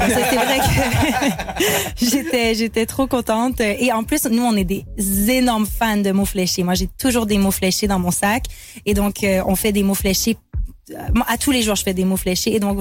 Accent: Quebec, Canada

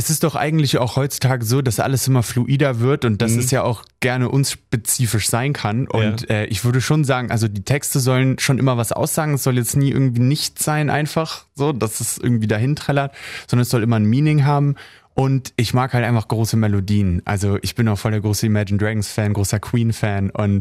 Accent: Berlin, Germany; Ich komme ja auch aus Berlin und das ist so eine schnelllebige Welt.

